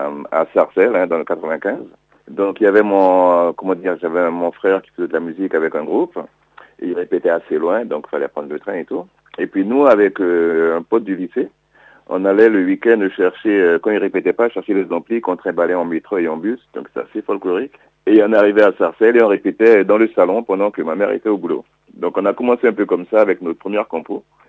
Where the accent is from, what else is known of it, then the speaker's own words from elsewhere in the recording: French Guiana; puisque je suis originaire de la Guyane.